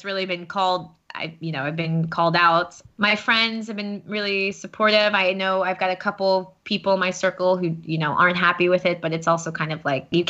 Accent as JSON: {"language": "English", "country": "United States", "lives_now": "France", "said": "she's English, I'm American, two expats just navigating through this very interesting world of becoming a parent in a different culture, in a different language."}